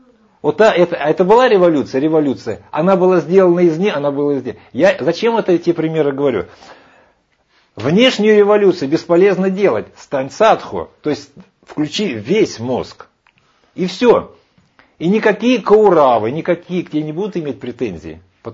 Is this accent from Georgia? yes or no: no; Ukraine; Не, женщина, мужчина, пожалуйста, это все равно, но вот я украинец.